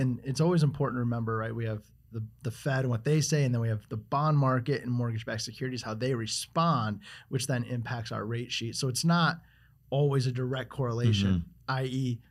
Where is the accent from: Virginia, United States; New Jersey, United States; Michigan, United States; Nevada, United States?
Michigan, United States; It's fine, except for when Michigan decides to have a good basketball team, right? It gives me the best of both worlds. I have college football with the home team